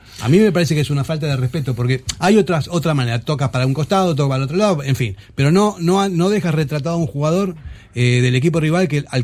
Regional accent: Argentina; now in Spain; yo soy argentino, tengo los genes ahí, todavía, a pesar de que llevo 40 y pico de años aquí

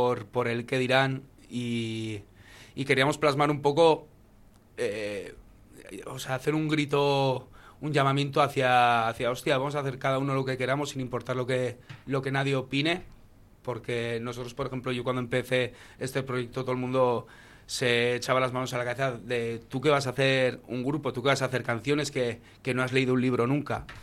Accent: Pamplona, Navarre, Spain; Nosotros, por ejemplo, somos de Pamplona, y Pamplona es un público más tímido.

